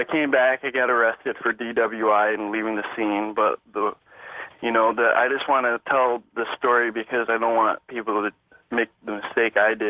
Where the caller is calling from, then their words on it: New York, United States; I'm calling from New York.